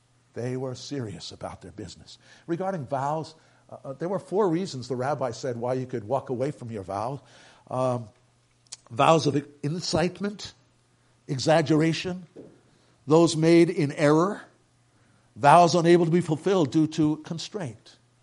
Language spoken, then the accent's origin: English; New York City, New York, United States; I'm only from New York City myself. I should know the buildings.